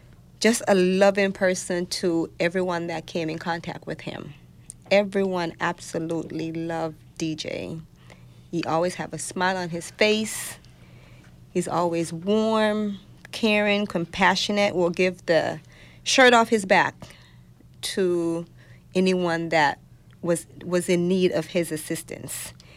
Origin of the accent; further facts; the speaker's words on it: Jamaica; In Southern California. I'm from Jamaica.